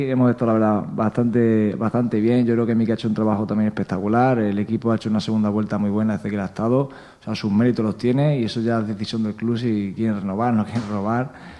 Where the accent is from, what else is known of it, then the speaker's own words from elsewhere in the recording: Badajoz, Extremadura, Spain; Yo soy de Badajoz